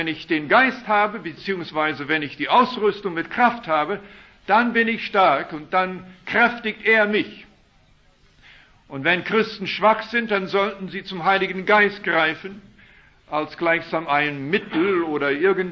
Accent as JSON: {"language": "German", "country": "Canada", "tie": "born or raised there", "said": "Machen Sie es wie die Kühe mit denen ich aufgewachsen bin in Kanada"}